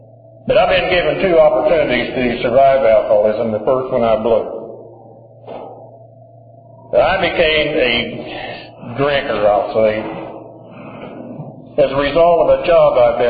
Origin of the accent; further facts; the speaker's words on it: Oklahoma, United States; And what I was like was a kid growing up in Oklahoma and never fit in anything at all.